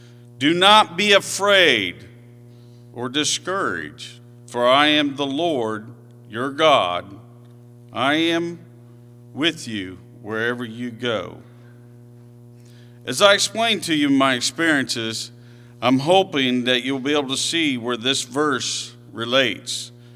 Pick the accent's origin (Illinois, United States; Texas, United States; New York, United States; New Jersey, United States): Illinois, United States; Hoopeston; I was born and raised in Hoopston, Illinois.